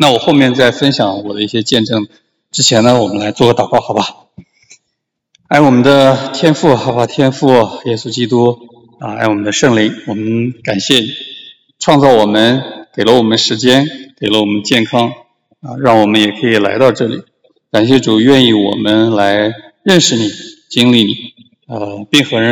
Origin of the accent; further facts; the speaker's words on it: Anhui, China; 那我是最近是在山东大学的齐鲁伊学院工作。那我是安徽人，我太太是这个上海人，我们都不是山东人。